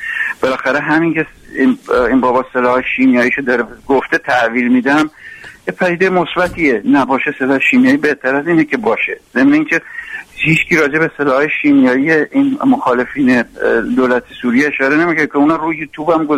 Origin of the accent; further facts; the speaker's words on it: Iran; این واقعیت ما ایرانی هستیم و ایرانی هستیم